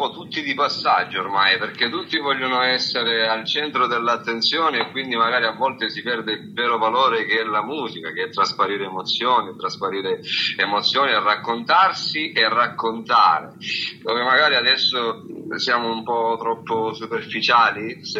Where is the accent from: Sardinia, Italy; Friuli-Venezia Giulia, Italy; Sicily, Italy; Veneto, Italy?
Sicily, Italy; Francofonte; io sono siciliano, sono dalla provincia di Siracusa, in una ridente cittadina, patria delle arance, che si chiama Francofonte.